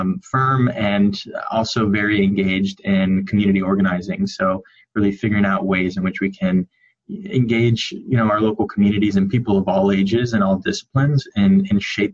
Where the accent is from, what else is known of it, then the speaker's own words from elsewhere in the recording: Miami, Florida, United States; So I'm originally from Miami, Florida. I'm a second generation Cuban American.